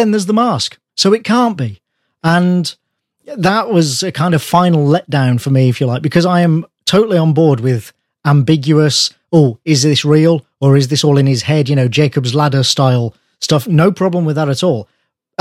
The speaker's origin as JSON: {"language": "English", "country": "United Kingdom", "said": "And maybe this is not to do with me being British, but something to do with, sort of me and my background and life."}